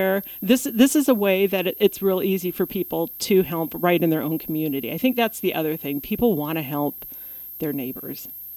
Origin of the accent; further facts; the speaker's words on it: Swaledale, Iowa, United States; I think I grew up right outside of Swaledale, a tiny little metropolis.